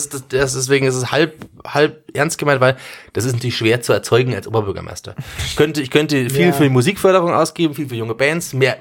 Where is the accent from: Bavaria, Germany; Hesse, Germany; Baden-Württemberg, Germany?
Bavaria, Germany; Munich; weil ich würde mich immer nach außen hin als Münchner bezeichnen